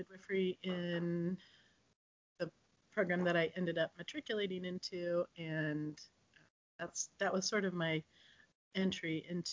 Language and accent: English; Wabash, Indiana, United States; I grew up in Wabash, so